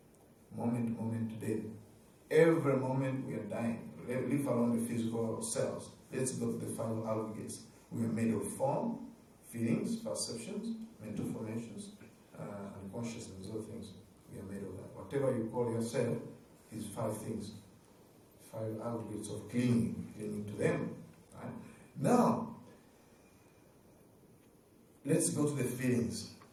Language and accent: English; Uganda; I tell them I'm a Buddhist monk and I'm from Uganda.